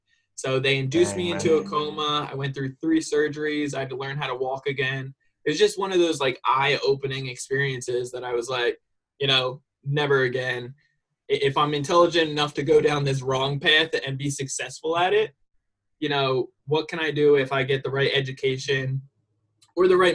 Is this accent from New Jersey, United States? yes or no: yes; New Jersey, United States; So basically I'm from New Jersey originally, grew up super poor, American poor, that is